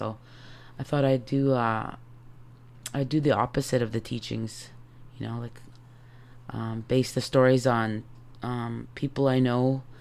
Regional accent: Winnipeg, Manitoba, Canada; Well, I'm born and raised in Winnipeg, the North End, and core area.

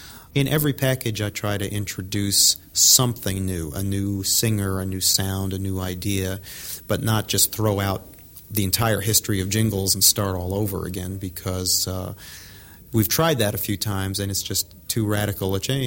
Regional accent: New York, United States; now in Dallas, United States; I moved from New York, which is my home, to Dallas, and I worked in the business for 3 or 4 years.

